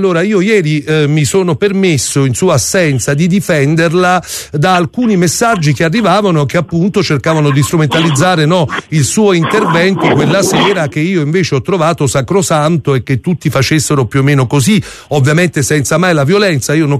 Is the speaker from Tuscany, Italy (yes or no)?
no; Campania, Italy; noi pazienti, io che sono campano, siamo pure stanchi